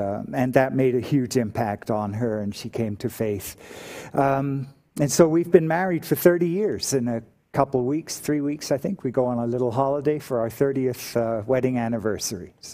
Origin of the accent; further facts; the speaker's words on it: Canada; And as I grew up in Canada in my teens and 20s, and then married an American.